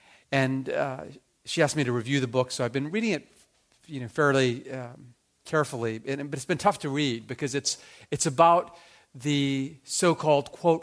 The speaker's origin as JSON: {"language": "English", "country": "Japan", "also_born_or_lived": "Canada", "said": "And as a Japanese person, I'm thinking, how could this have happened? I'm also Canadian."}